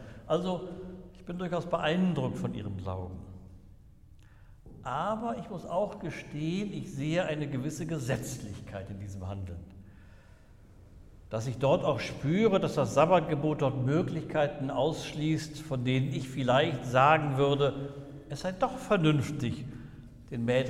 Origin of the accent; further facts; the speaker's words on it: Lower Saxony, Germany; ich bin in der Grafschaft Bentheim groß geworden, einem reformierten Kernland, etwa 200 Kilometer von hier nordwestlich, das sehr stark von der Landwirtschaft geprägt